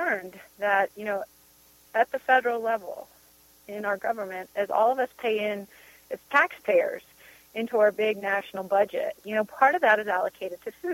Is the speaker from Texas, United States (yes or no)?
yes; Texas, United States; And I grew up in Texas and never thought about it.